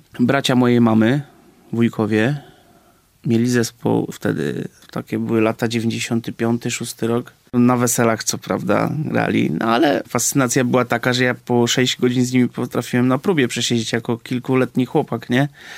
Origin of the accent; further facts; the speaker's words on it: Warmian-Masurian Voivodeship, Poland; also born or lived in Silesia; Urodziłem się na Śląsku. Chodziłem tam do szkoły do 5 klasy podstawówki. Później rodzice postanowili wrócić tutaj na swoje tereny, bo oni stąd pochodzą, z warmińsko-mazurskiego.